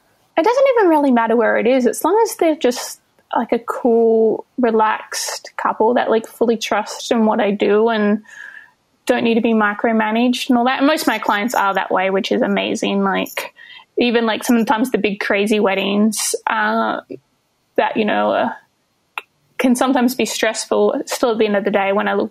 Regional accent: Australia; moved away as an adult; now in New York City, United States; I live in New York City, but I am originally from Australia. I decided to move to America about 6 years ago and made it happen. And so I've been living in Brooklyn now for like the last five and a half, 6 years

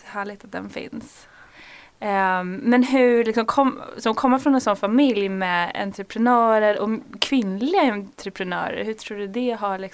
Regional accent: Stockholm, Stockholm County, Sweden; när jag var hemma i Stockholm och hälsade på

